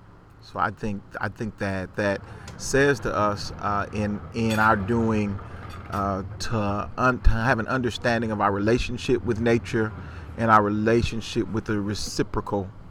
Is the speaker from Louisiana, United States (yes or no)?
yes; Holly, Louisiana, United States; We grew up in Holly, Louisiana, down in the woods.